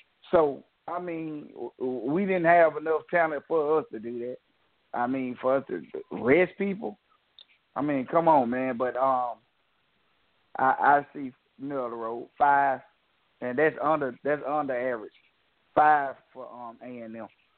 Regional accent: Huntsville, Alabama, United States; I'm hailing from Huntsville, Alabama, Alabama A&M, alma mater.

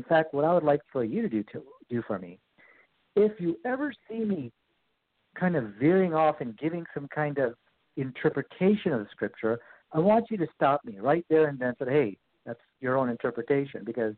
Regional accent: Peoria, Illinois, United States; We're both from the Midwest. I'm from Peoria, Illinois

